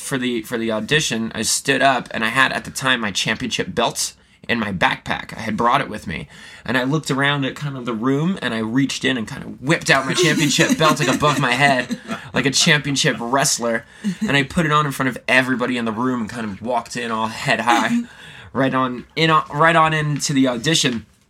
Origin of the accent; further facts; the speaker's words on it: Staten Island, New York, United States; my friend Jason, who I grew up doing children's theater with, in my hometown, Staten Island, New York.